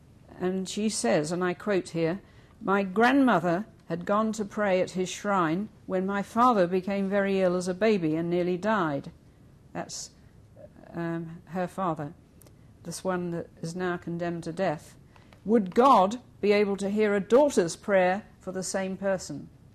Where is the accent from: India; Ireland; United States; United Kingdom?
United Kingdom